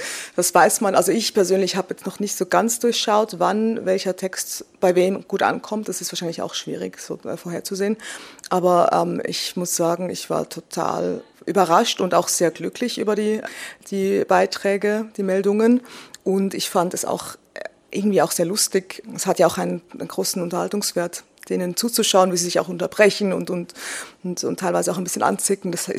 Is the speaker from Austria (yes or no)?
no; Zurich, Switzerland; ich bin aus Zürich.